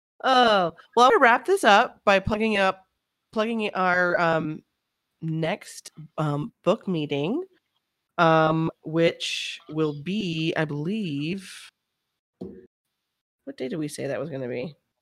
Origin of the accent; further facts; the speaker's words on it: the South, United States; I think she did a good job with just kind of Southern culture, speaking as someone from the South. I'm definitely not from Louisiana.